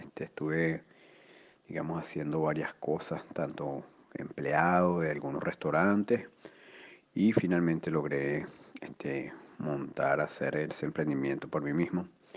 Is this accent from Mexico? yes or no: no; Caracas, Capital District, Venezuela; moved away as an adult; now in Argentina; soy venezolano, vengo de la ciudad de Caracas y emigré a Argentina en el año 2018.